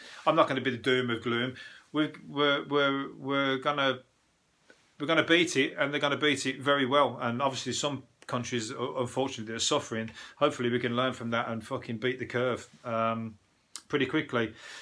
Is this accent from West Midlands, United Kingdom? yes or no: yes; Birmingham, West Midlands, United Kingdom; Everybody in my road, and I'm from Birmingham, everybody